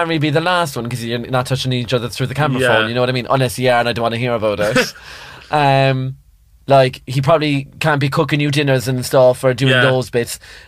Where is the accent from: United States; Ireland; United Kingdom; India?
Ireland; I'm pure Irish mammy